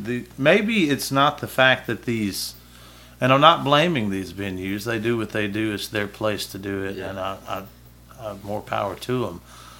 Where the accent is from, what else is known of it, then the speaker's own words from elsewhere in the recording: Starkville, Mississippi, United States; Toshiba is great to have right here in my hometown. You know, my hometown.